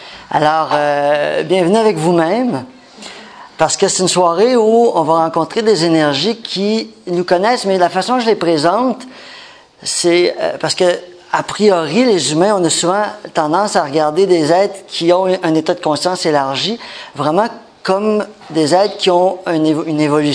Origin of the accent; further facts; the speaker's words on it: Canada; j'espère. Sinon, je vous l'apprends. Je viens du Canada, que je suis en voyage à Paris, en France, en fait.